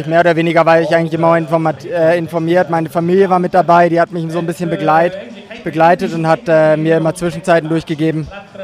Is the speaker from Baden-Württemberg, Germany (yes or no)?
yes; Freiburg, Baden-Württemberg, Germany; Ich komme aus Freiburg